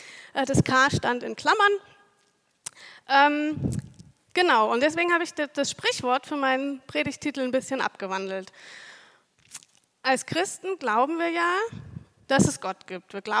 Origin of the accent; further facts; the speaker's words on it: Wiesloch, Baden-Württemberg, Germany; Ich komme aus Wiesloch, da lebe ich zusammen mit dem Micha, meinem Mann. Und ich lebe nicht nur in Wiesloch, ich arbeite auch in Wiesloch.